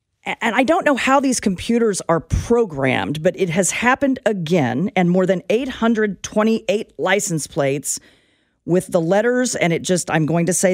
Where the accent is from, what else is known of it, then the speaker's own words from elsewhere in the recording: Topeka, Kansas, United States; I'm from Topeka. Hell, it's our zip code.